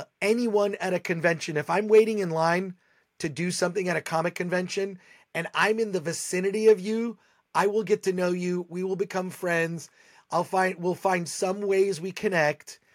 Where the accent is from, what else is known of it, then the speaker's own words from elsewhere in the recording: Michigan, United States; I grew up right outside of Detroit, and so was fortunate enough to watch the CBC.